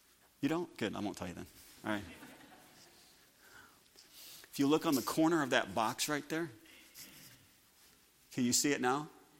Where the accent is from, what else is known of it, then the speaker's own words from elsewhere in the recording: Sauk Village, Illinois, United States; Because growing up in Sauk Village, my dad was the pastor, and everybody that left the Christian school, they always left the church.